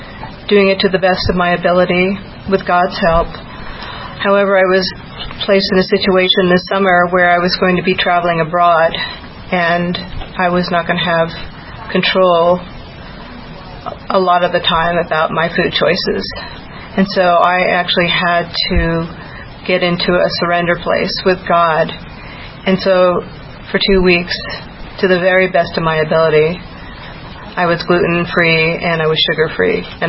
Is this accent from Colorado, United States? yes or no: yes; Longmont, Colorado, United States; I'm from Longmont